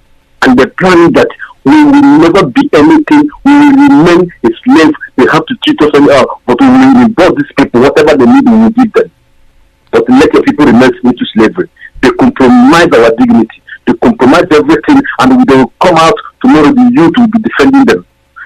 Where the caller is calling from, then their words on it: Germany; I'm calling from Germany.